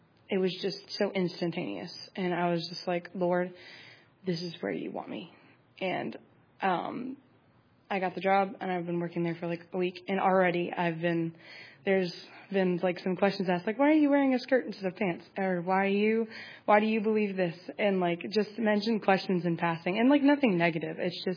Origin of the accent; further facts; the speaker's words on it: Charlottesville, Virginia, United States; I'm from Charlottesville, Virginia, and I am a sophomore missions major.